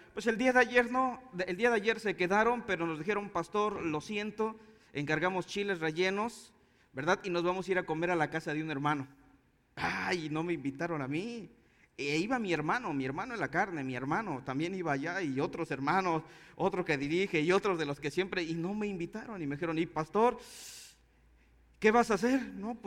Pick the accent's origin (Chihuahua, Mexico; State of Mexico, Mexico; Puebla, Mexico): State of Mexico, Mexico; Toluca; Porque nosotros no somos de Tabasco, somos de Toluca.